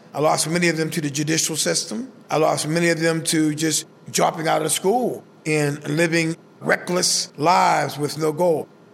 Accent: Pittsburgh, Pennsylvania, United States; I'm actually from Homewood, and I grew up in Switzville.

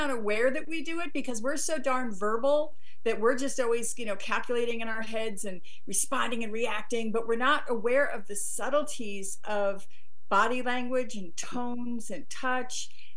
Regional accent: East Coast, United States; I was raised on the East Coast with the hoity-toity highfalutin trainers

